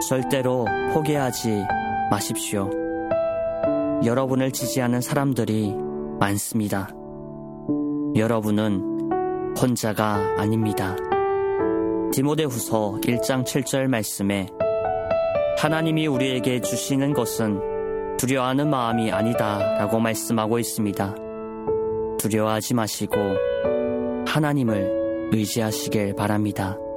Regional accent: North Korea; 그렇게 살아가고 있는 우리 북조선 고향 땅에 계시는

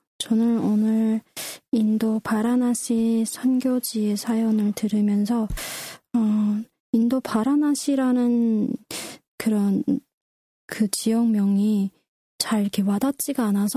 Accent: North Korea; 저의 고향인 북조선을 떠올리게 되는데요.

